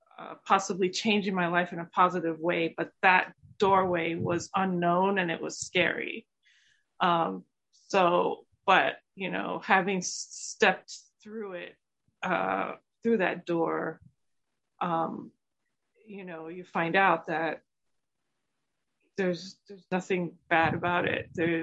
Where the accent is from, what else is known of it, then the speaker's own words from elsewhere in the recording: Jamaica; I call it being Jamaican.